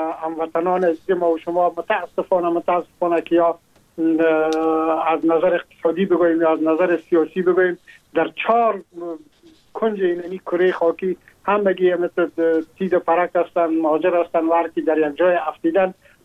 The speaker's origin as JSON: {"language": "Persian", "country": "Afghanistan", "moved": "yes", "lives_now": "France", "said": "ما هم در جمع عموم مردمایی بودم که از افغانستان بر آمدم و تقریبا این 3.5 سال میشه که ما در فرانسه زندگی میکنم"}